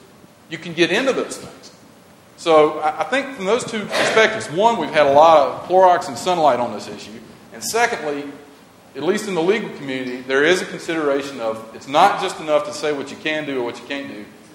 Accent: the South, United States; Newsflash, I'm from the South, all right? And anybody from the South will tell you

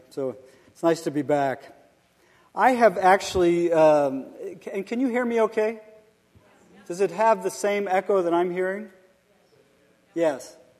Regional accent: Delaware, United States; I actually have roots in this part of the world. I grew up in Delaware.

